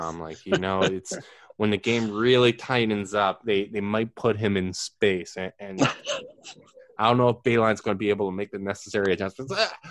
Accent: Canada; I'm Canadian. It is what it is.

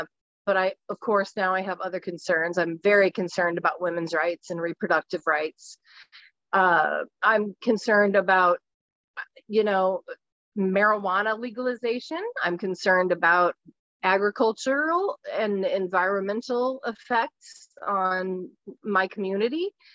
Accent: St. Charles, Missouri, United States; also born or lived in St. Louis; I'm originally from St. Charles, and then I lived in St. Louis for a long time. So I'm sort of a transplant, but I've lived here for 22 years.

